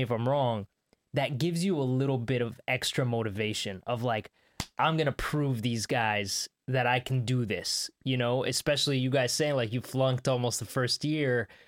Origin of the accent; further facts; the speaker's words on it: Canada; I grew up in Canada, so I felt like I was far away, and that's Canada.